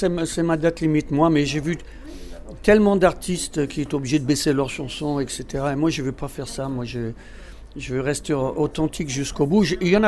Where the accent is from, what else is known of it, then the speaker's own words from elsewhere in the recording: United Kingdom; French is a second language; Pour un Britannique, c'est un enfer, j'étais obligé de bosser dur.